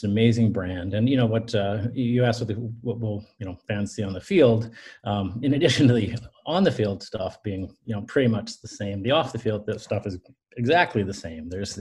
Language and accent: English; Montreal, Quebec, Canada; I'm originally from Montreal.